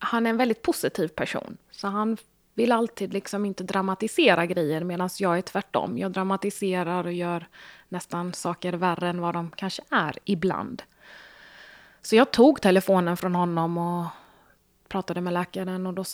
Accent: Sweden; Vi har ett indiskt påbrå. Jag är född och uppvuxen i Sverige, men mina föräldrar är från Indien.

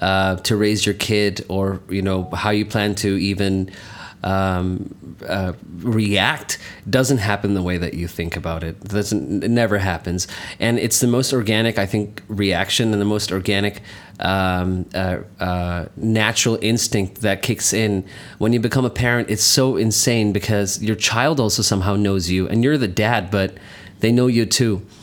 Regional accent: Saudi Arabia; I'm Pakistani, I was brought up in Saudi Arabia

